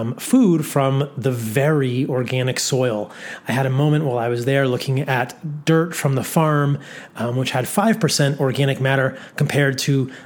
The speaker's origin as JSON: {"language": "English", "region": "Virginia", "country": "United States", "tie": "born or raised there", "said": "A lot of viewers may know that I grew up in Virginia as an East Coaster, and I'm now in the West"}